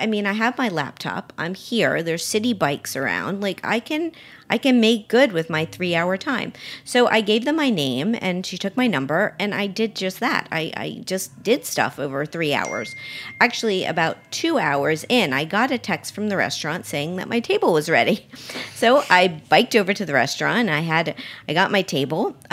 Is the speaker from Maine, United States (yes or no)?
no; Miami, Florida, United States; Lou Cully opened an outlet in my hometown of Miami.